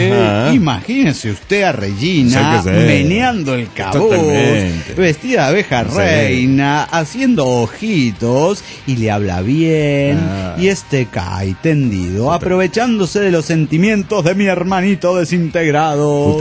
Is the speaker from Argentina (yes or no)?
no; Axochiapan, Morelos, Mexico; de Axo Japan, Morelos, México.